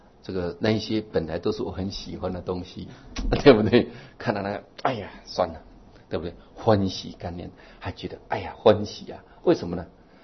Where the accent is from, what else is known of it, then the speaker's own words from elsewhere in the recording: Yilan County, Taiwan; 因为我是宜兰人，我以前坐火车从罗东啊到芙蓉啊，那是我出生的地方